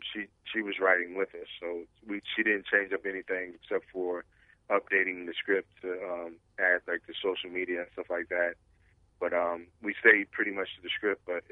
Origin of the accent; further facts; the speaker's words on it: Omaha, Nebraska, United States; I grew up in Omaha, Nebraska. I went to Central and I played.